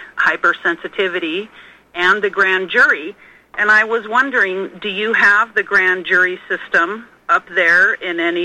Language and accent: English; California, United States; also born or lived in San Francisco; I was born in San Francisco about 5 or 6 generations ago, and was raised in the Southern California area, and then came back up here